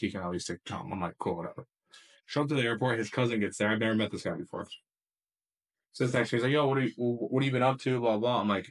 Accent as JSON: {"language": "English", "country": "Lebanon", "said": "I'm from Lebanon in the Middle East."}